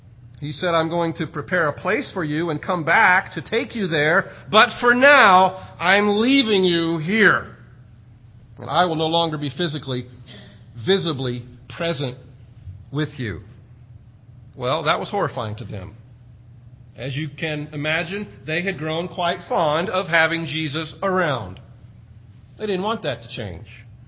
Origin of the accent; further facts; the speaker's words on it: Idaho, United States; also born or lived in Texas / California; even though we're from Idaho, and before that, Texas, and for a little while, even California, I'm not a fruit or a nut or a potato or a longhorn.